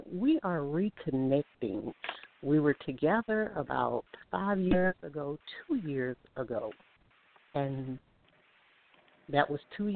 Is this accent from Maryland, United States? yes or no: no; Birmingham, Alabama, United States; born there; I was born in Birmingham.